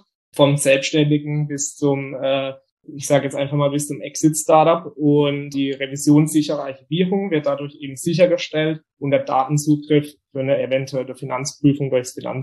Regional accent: Bietigheim, Baden-Württemberg, Germany; Ich komme aus dem Bietigheim nahe Karlsruhe und bin 30 Jahre alt

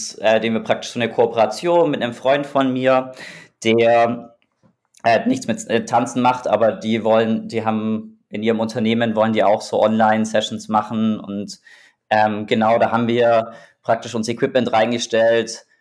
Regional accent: Augsburg, Bavaria, Germany; Ich bin ja stolzer Bayer. Nein, so richtig stolzer Bayer bin ich nicht, aber ich bin Bayer. Ich komme aus Augsburg.

